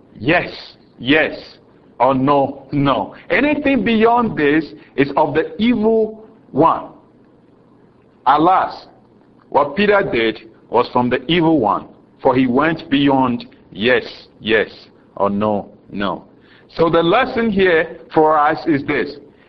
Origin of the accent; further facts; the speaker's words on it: Ghana; accent: Ghanaian; My accent proves me to be a Ghanaian, not an American. I cannot hide it.